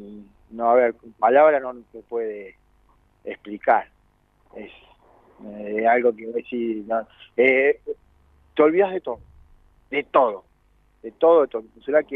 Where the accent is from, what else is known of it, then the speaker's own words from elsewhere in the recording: Villa Regina, Río Negro, Argentina; En ese entonces yo soy nativo de Villa Regina.